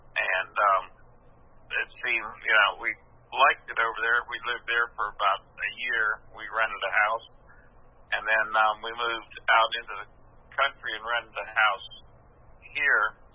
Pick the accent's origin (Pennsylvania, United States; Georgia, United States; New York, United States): Pennsylvania, United States; Spock; also born or lived in Brookhaven, Mississippi; now in Marion, United States; I was born and raised in Spock, Pennsylvania. That's about 60 miles south of Pittsburgh, Pennsylvania. And we lived there until 1983. And we moved from Pennsylvania to Brookhaven, Mississippi.